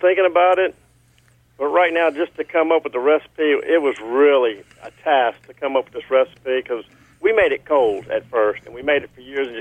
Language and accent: English; Biloxi, Mississippi, United States; now in Van Cleve, United States; Well, I'm from Biloxi, but I live in Van Cleve.